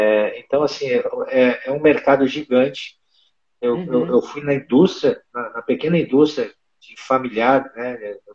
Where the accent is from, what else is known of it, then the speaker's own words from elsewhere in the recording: Curitiba, Paraná, Brazil; accent: southern; Vixe, Maria, deve ser meu sotaque do sul, né? Deve ser meu sotaque, né? A primeira coisa que eu pensei, não, eu sou de Curitiba e tal, tal.